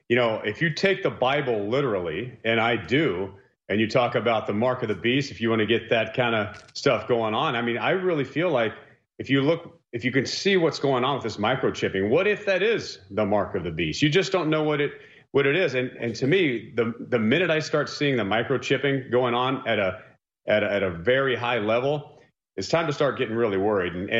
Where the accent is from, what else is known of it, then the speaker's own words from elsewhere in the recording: White Settlement, Texas, United States; I grew up in West Fort Worth, Texas, a little place called White Settlement.